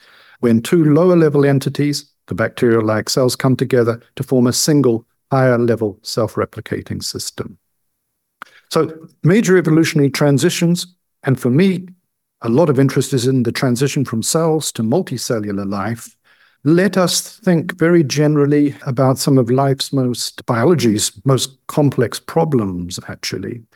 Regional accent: New Zealand; moved away as an adult; I'm a New Zealander by birth, grew up there, did my PhD there, and then spent most of the rest of my life abroad.

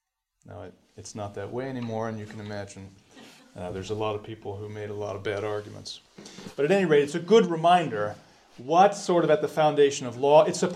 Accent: Rhode Island, United States; I'm from Rhode Island, so I think about driving a lot.

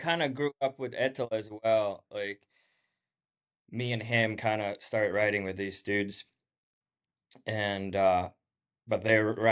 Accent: Finland; growing up in Finland, not much else to do in the wintertime

